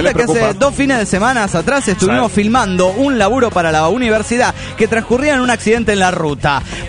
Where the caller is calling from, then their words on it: Ecatepec, State of Mexico, Mexico; soy de PEM de Catepec, México.